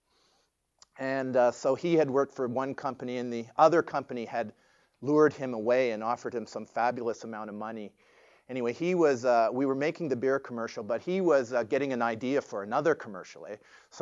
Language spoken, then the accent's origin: English; Toronto, Ontario, Canada; I grew up in Toronto.